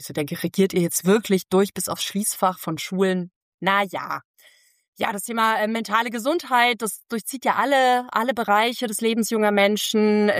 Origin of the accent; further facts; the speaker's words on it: Baden-Württemberg, Germany; aber auch in meinem Heimatbundesland Baden-Württemberg